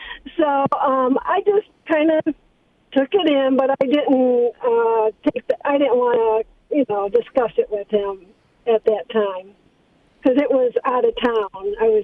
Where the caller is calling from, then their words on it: Rock Hill, South Carolina, United States; Rock Hill, South Carolina.